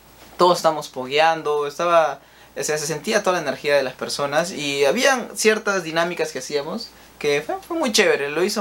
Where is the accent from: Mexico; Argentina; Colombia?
Argentina; Yo soy argentino